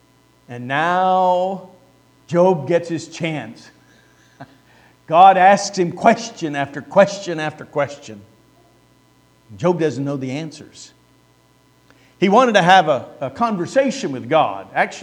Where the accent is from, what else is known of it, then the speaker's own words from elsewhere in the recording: Illinois, United States; You know, growing up in Illinois, I lived in central Illinois essentially all of my youth. And the fields there are flat.